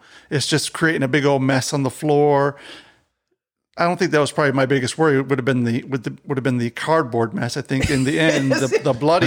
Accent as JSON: {"language": "English", "town": "Detroit", "region": "Michigan", "country": "United States", "tie": "born or raised there", "said": "We grew up in Southwest Detroit"}